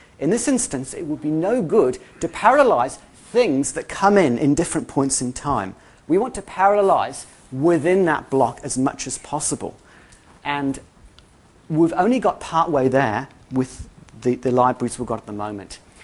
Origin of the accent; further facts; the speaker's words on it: New Zealand; I grew up in New Zealand, I'm actually a Kiwi.